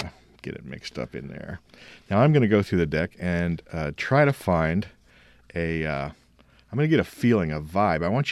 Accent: Michigan, United States; I actually make it snow on the audience because I grew up in Michigan

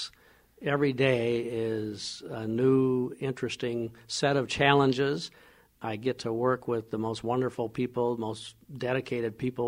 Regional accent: Nebraska, United States; also born or lived in Michigan; Brian, I grew up in Nebraska, mostly. I spent a few years early on in Michigan, but essentially I grew up in Nebraska.

